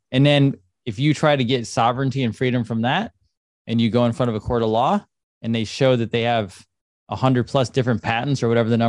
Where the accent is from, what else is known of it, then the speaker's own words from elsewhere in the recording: United States; Like, as an American, not that I necessarily want to, but you can fly over there